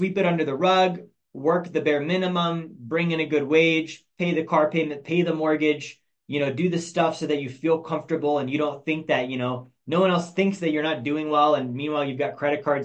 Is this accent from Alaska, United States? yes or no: yes; Alaska, United States; I grew up in Alaska.